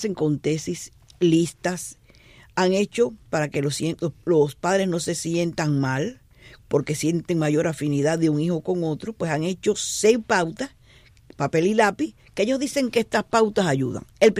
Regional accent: Cuba; las madres cubanas somos metidas en todo.

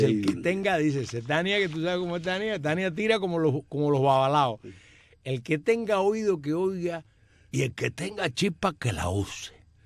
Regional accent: Villa Clara, Cuba; Soy de Villa Clara.

